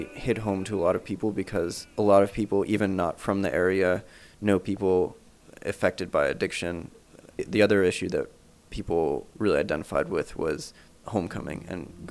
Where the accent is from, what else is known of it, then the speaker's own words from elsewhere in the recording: Huntington, United States; You know, I grew up here in Huntington. I wanted to leave as soon as I could. I did.